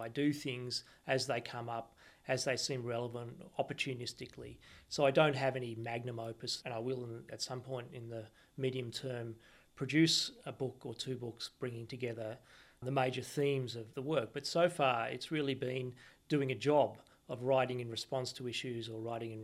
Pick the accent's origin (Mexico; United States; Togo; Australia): Australia; now in United Kingdom; I am an Australian and I will always be Australian. I've been here a total of probably 12 years and I still don't have the slightest hint of an English accent, and I never will. I'm an Australian.